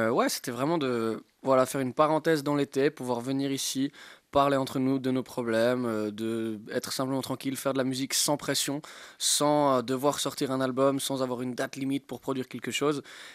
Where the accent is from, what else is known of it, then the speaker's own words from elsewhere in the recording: Lausanne, Vaud, Switzerland; Voilà, nous deux, on est de Lausanne.